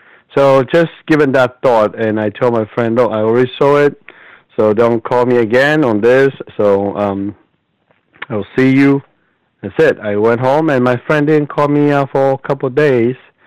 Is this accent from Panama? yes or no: yes; Panama; now in United States; Oh, I grew up in Panama.